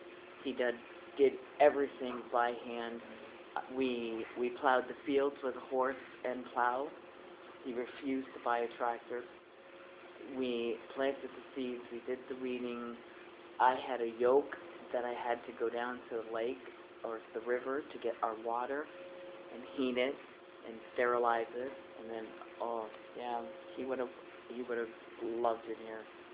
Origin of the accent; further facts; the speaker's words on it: Hamilton, Ontario, Canada; now in Woodstock, Canada; I'm originally from Hamilton. I live in Woodstock now. I hate both places. I hate Hamilton. I've never been a city slicker.